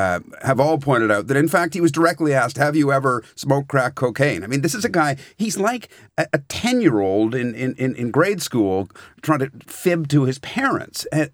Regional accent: Canada; My hometown, my home and native land.

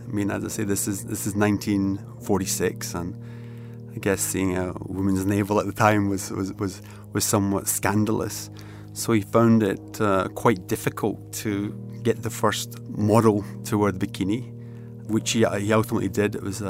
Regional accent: Glasgow, Scotland, United Kingdom; I was born in Glasgow and brought up in Glasgow

